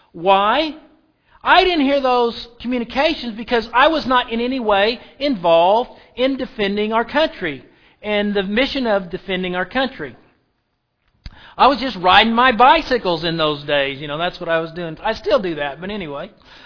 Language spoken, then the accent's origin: English; Lawton, Oklahoma, United States; I grew up in Lawton, Oklahoma, about a mile from Fort Sill.